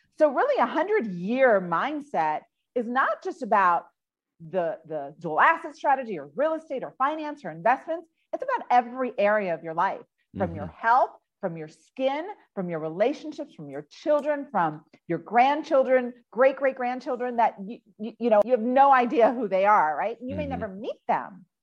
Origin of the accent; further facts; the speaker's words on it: Miami, Florida, United States; I grew up in Miami where it's super hot, right?